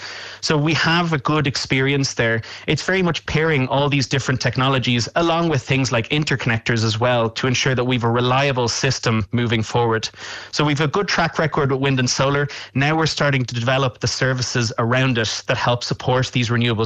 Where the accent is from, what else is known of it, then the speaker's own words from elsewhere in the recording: Ireland; It's also the fact that we as Irish citizens, we're able to develop our own energy now.